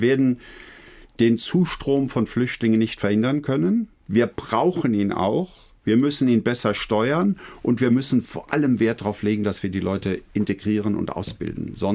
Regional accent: Eifel, Germany; Das war in einem kleinen Städtchen in der Eifel

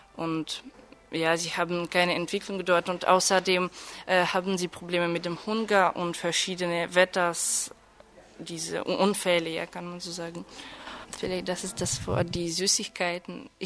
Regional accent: Odesa, Odesa Oblast, Ukraine; German is a second language; ich komme aus Odessa, aus der Ukraine. Und ich lerne Deutsch

